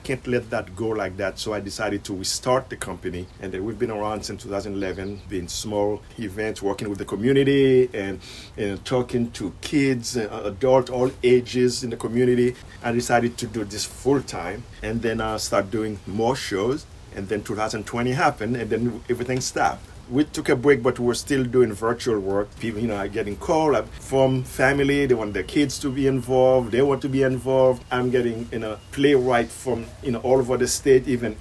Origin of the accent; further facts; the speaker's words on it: Haiti; now in New York City, United States; I'm originally from Haiti. I moved up here in 1982. I live in New York City